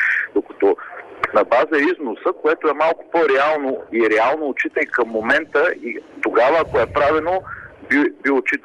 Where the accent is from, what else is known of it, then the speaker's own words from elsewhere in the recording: Plovdiv, Plovdiv Province, Bulgaria; понеже съм от Пловдив и едната от големите структури в Пловдив